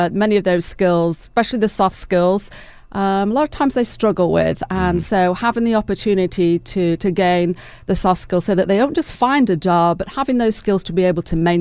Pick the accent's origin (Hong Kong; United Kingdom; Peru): United Kingdom; England; now in Dalton, United States; Yes, I'm originally from England, so... Been here a number of years, but still have the accent.